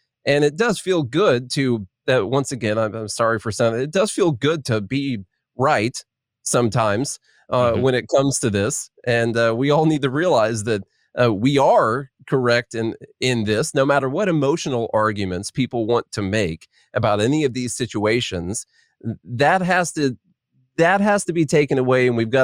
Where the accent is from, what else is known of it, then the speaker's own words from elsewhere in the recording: Illinois, United States; moved away as an adult; now in Nashville, United States; So I am from Illinois, but I did flee there and go to Nashville about 10 years ago.